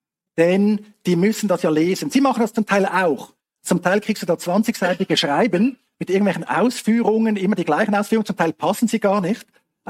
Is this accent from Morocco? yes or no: no; Switzerland; als bei uns in der Schweiz